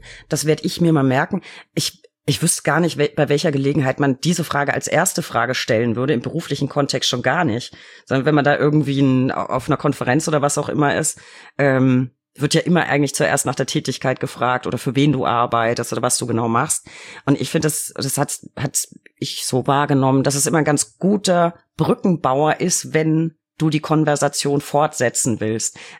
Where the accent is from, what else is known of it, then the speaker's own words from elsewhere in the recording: Bavaria, Germany; now in Berlin, Germany; eigentlich komme ich aus Bayern, aber ich wohne jetzt in Berlin.